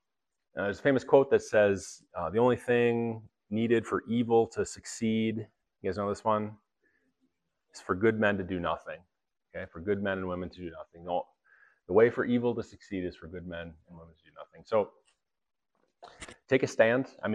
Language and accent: English; United States; I'm an American. I have free speech.